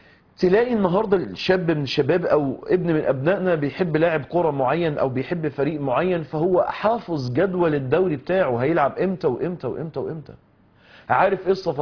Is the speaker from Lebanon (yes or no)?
no; Egypt; النبي قايم كده زي ما احنا بنقول عندنا في اللغه الدارجه عندنا في مصر مزاجه رايق